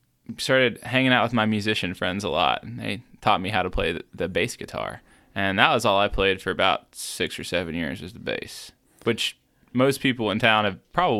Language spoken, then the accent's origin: English; Nashville, Tennessee, United States; born there; I was born in Nashville, Tennessee, Music City.